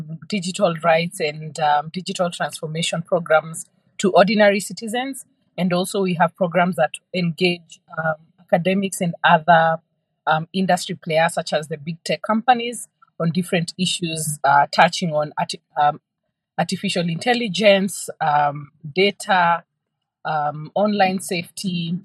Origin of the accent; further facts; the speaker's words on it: Kenya; I am Kenyan and I'm based in Nairobi, Kenya.